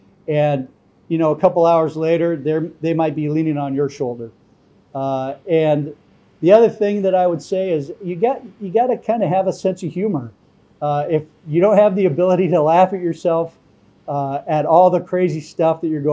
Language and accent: English; Northwest, United States; I grew up in the Northwest, so lots of outdoor activities, climbing, hiking, hunting, fishing, a lot of time in the mountains.